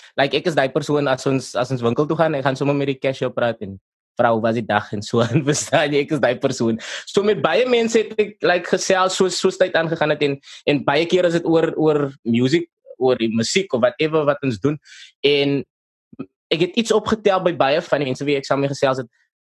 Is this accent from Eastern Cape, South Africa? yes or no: yes; Port Elizabeth, Eastern Cape, South Africa; ons is van PE